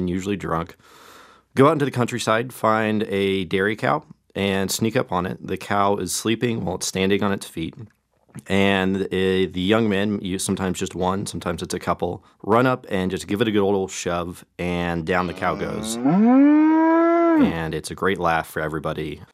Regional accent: Oklahoma, United States; I grew up in Oklahoma. You know, I had been around cows.

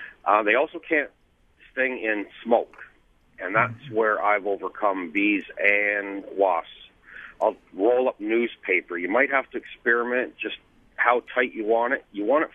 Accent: Palm Harbor, Florida, United States; Actually, I'm from Palm Harbor, Florida. I'm just driving through.

